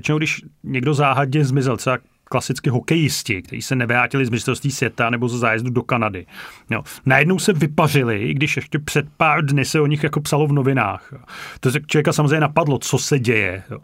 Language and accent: Czech; Turnov, Liberec Region, Czechia; A trávil jsem navíc velkou část dětství v Turnově, kde sídlila velká sovětská posádka